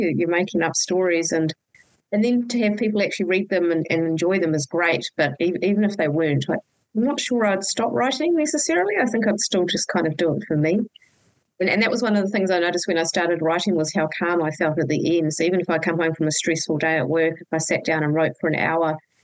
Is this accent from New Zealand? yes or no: yes; Wellington, New Zealand; So I grew up in Wellington